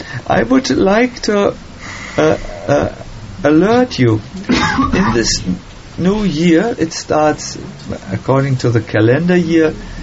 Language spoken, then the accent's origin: English; Germany; English is a second language; Because I'm from Germany, I want to control everything.